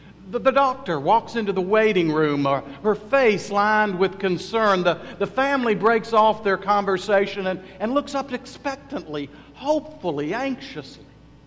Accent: Huntington, West Virginia, United States; accent: Southern drawl; I was raised in Appalachia. In a city known as Huntington, West Virginia, and ended up in college in that same city. And so I have a little bit of a Southern drawl, but also an Appalachian twang.

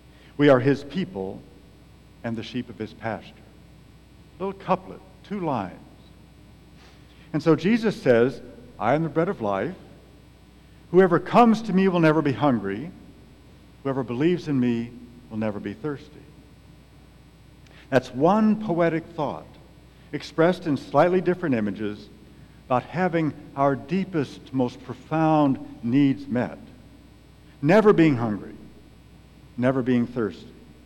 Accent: Minneapolis, Minnesota, United States; born there; Now, my father grew up in Wisconsin, and I was born in Minneapolis. So I come from a heritage of people who shovel snow.

